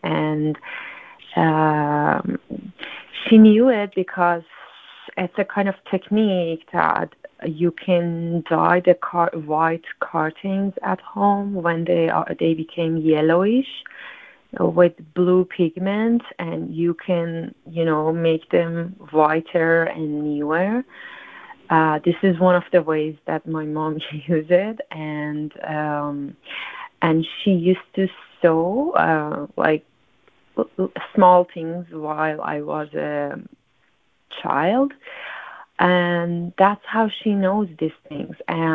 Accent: Tehran, Tehran Province, Iran; now in New York, United States; So what am I thinking about is my location here in New York compared to my hometown, Tehran. I used to draw mountains surrounded the city in Tehran by observation.

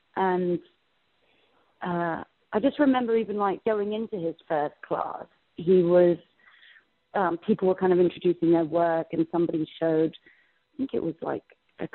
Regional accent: Los Angeles, California, United States; born there; Yes, I was born in Los Angeles.

